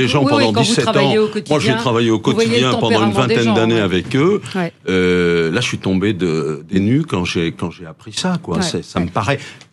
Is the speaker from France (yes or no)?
yes; Paris, Île-de-France, France; born there; Moi, je suis né à Paris. J'ai travaillé 35 ans à Paris.